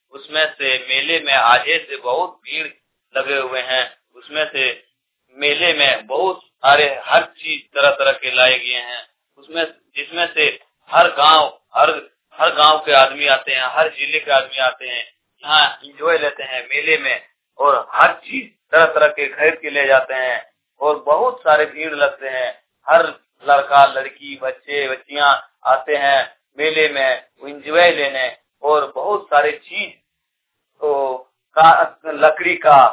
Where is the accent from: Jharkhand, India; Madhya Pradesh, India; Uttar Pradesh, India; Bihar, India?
Jharkhand, India; Jamtala; बताना चाह रहा हूँ कि मैं जामतला प्रखंड का रहने वाला हूँ और मैं जामतला में ही रहता हूँ